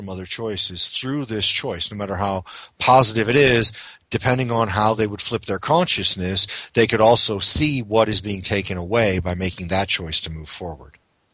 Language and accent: English; Midwest, United States; I, having been born and raised in the Midwest, I'm much more in the mindset of the tornado.